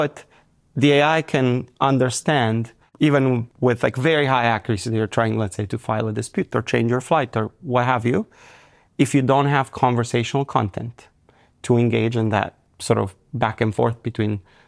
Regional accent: Romania; I was born and raised in Romania, and I've been building technology ever since I was in fifth grade.

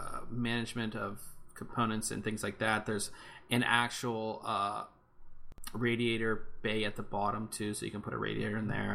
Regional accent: Pittsburgh, Pennsylvania, United States; It's black and gold, which is kind of cool, since I'm from Pittsburgh, and if you know anything about Pittsburgh, black and gold is pretty cool.

